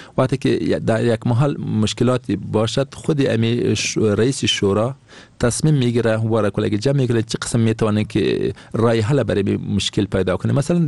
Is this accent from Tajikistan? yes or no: no; Afghanistan; first language Pashto; Persian is a second language; ما کمی لهجه داریم، زبان ما داریم پشتوست.